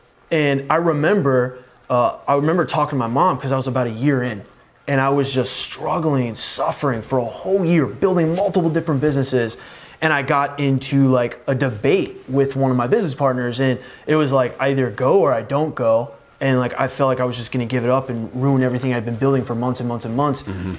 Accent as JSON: {"language": "English", "town": "New Orleans", "region": "Louisiana", "country": "United States", "tie": "born or raised there", "said": "I went back to New Orleans where I grew up in May."}